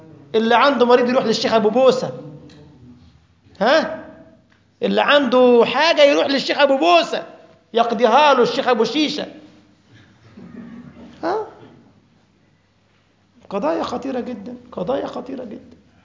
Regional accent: Alexandria, Alexandria Governorate, Egypt; وتيجي تستريح عندنا في اسكندرية

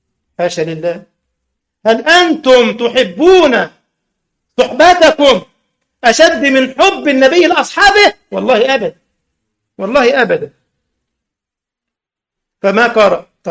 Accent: Egypt; عندنا في مصر يقول لك التكرار بيعلم الحمار

